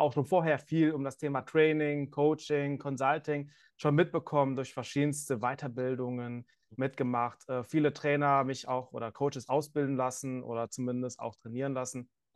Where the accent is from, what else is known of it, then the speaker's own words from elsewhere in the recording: Cologne, North Rhine-Westphalia, Germany; bin aus Köln